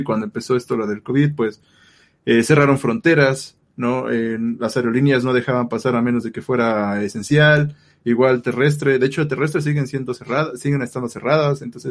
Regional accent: Mexico City, Mexico; Toda mi vida he estado a más de 2 horas de la escuela, del trabajo, entonces ya sabes que esta ciudad, aquí, bueno, soy de la Ciudad de México, es horrible.

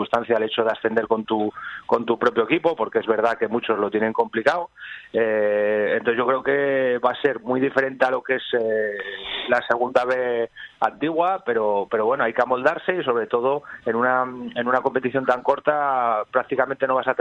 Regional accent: Asturias, Spain; Bueno, yo como asturiano, evidentemente...

